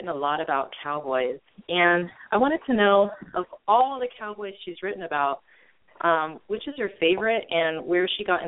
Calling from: Sierra Madre, California, United States; I'm from Sierra Madre.

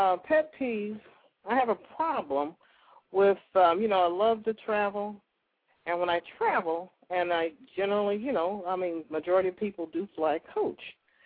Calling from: Indiana, United States; I'm calling from Indiana.

